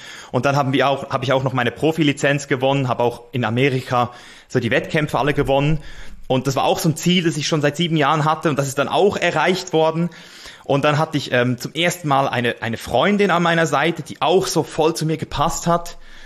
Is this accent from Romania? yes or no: no; Switzerland; So, also ich bin Schweizer, aber ich habe halt Ich bezeichne irgendwie Deutschland auch als meine Heimat mittlerweile